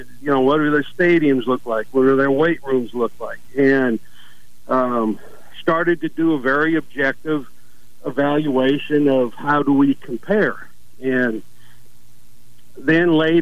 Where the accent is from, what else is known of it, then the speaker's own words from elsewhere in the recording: the Dakotas, United States; moved away as an adult; now in Mobile, United States; I'm originally from the Dakotas. My undergraduate degree was from South Dakota State, and happy to be in the Deep South. Love Mobile, Alabama.